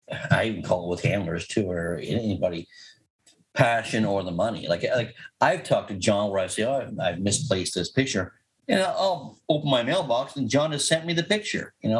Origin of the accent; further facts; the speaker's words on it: Canada; Like I come from Canada